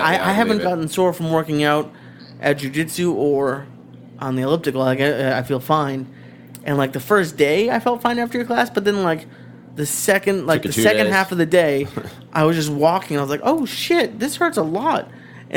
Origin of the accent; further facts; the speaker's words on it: Boston, Massachusetts, United States; There's nothing, and I'm sure it's the same out here, but at least I grew up in Boston.